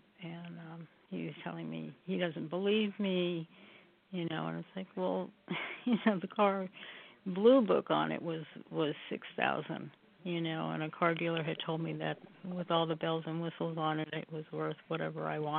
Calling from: Oregon, United States; I'm calling from Oregon.

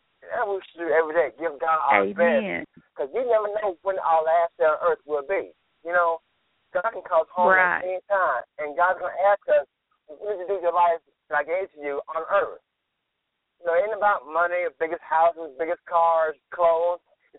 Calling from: Arkansas, United States; Arkansas.

